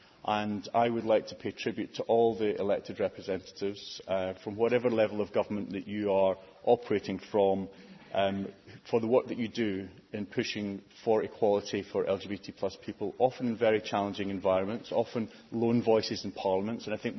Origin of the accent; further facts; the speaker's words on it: Scotland, United Kingdom; I'm from Scotland